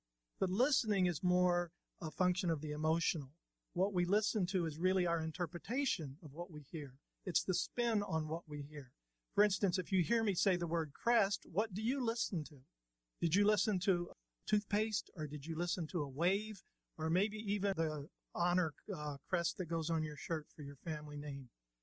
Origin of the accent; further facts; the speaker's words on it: West Palm Beach, Florida, United States; Well, I'm a Florida boy, born and raised in Florida, over in West Palm Beach, and lived here most of my life until we started our travels